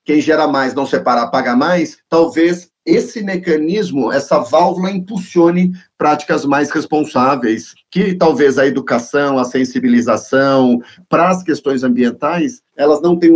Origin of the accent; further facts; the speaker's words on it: Brazil; a gente como brasileiro aqui tem que se lamentar